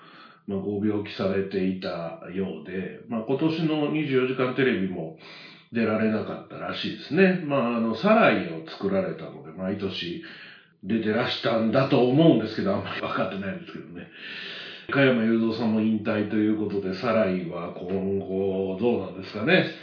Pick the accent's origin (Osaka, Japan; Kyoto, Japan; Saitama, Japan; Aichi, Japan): Kyoto, Japan; 僕京都ですから KBS 京都ならバッチリ入るんですけど、